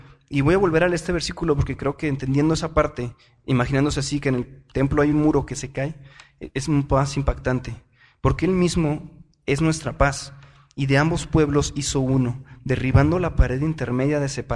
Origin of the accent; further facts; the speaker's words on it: Mexico; born there; La única diferencia es que nacimos en México.